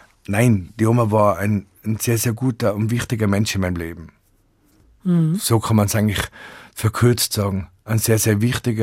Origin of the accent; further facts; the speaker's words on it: Tyrol, Austria; born there; Ich bin eben im Unterrinntal geboren, wo es sehr weit so, als lustige, feine, gemütliche Menschen. Und dann bin ich ins Ötztal gekommen.